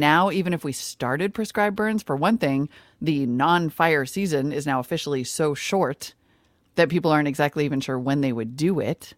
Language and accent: English; Montana, United States; Because we don't burn. We don't do preventative burns.